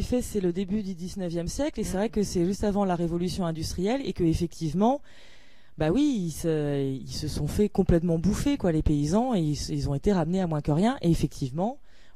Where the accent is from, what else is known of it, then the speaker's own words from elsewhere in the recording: Brittany, France; je suis bretonne, que toute ma famille l'est